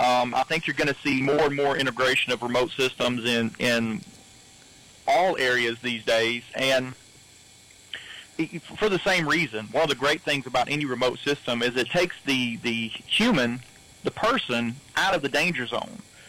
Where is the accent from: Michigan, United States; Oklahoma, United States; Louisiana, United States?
Louisiana, United States; Natchitoches; I grew up in Natchitoches Parish, and I went to school here in Natchitoches all the way up through college.